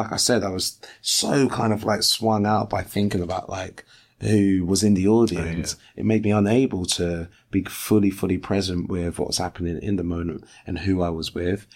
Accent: London, United Kingdom; I grew up in London, but you got to stay in halls of residence with a bunch of like other like-minded, like aged

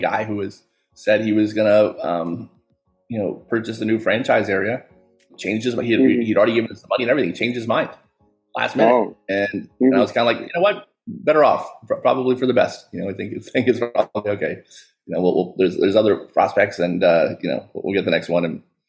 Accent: Boynton Beach, Florida, United States; I grew up right here in Boynton Beach, Florida. Boynton Beach is about an hour north of Miami. And I've actually lived in the same neighborhood, in the same development for my entire life.

